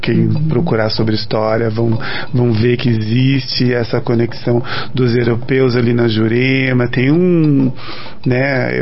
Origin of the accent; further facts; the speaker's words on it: Brazil; Porque nós somos brasileiros, a gente sabe disso.